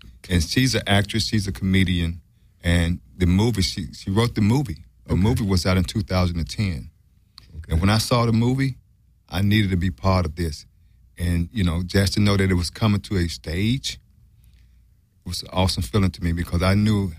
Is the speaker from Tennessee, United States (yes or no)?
yes; Memphis, Tennessee, United States; And I said, well, hey, I'm Mr. Tennessee. I'm from Memphis.